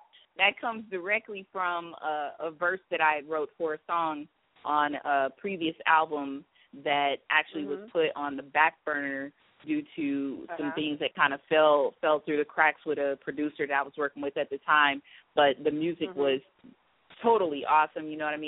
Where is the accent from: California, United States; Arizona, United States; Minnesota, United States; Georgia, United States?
Arizona, United States; Phoenix; also born or lived in Lubbock; I was born in Texas, in Lubbock, Texas, and brought out to Phoenix, Arizona as a baby.